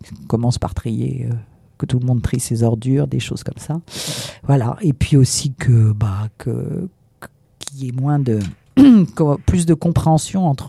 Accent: Paris, Île-de-France, France; dans Paris, parce que je suis parisienne et que j'adore la capitale.

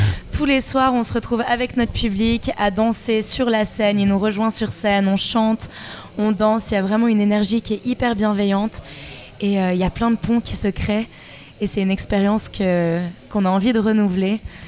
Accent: Singapore; also born or lived in Switzerland / New York / Shanghai; je suis suisse, née en Suisse. Mmh. Mais j'ai grandi à Singapour, à New York. J'ai vécu à Shanghai.

